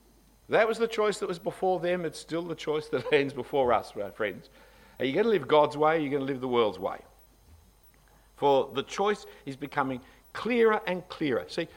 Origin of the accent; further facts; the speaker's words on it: Australia; We're Australian Christians.